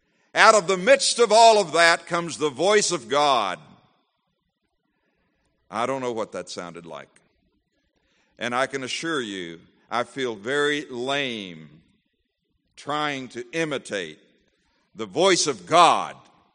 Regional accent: Florida, United States; I didn't just do that because I'm from Florida and we don't know what that is.

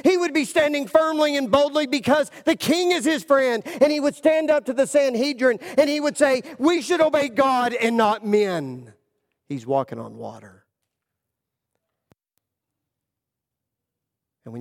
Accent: Texas, United States; I grew up in West Texas. I've endured a lot of wind.

